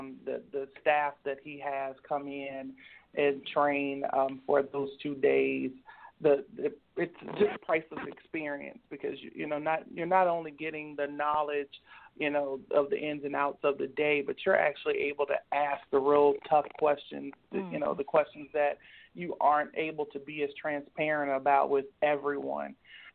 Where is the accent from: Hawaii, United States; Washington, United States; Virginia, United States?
Virginia, United States; Petersburg; yes, I am an 804 girl. Grew up, right in Petersburg, right behind Virginia State.